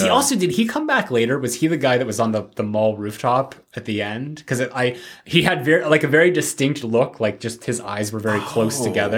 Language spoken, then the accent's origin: English; Canada; And me being Canadian, I always find that so funny.